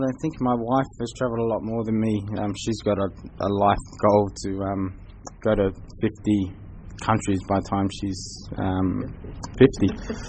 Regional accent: Wellington, New Zealand; I'm from Wellington, New Zealand.

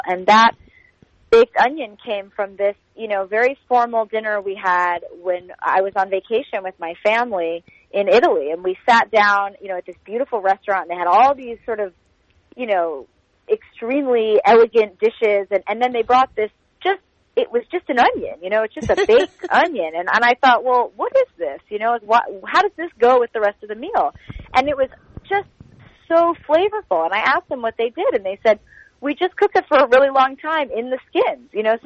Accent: Bangalore, Karnataka, India; now in San Francisco, United States; I was born and brought up in Bangalore, the southern part of India.

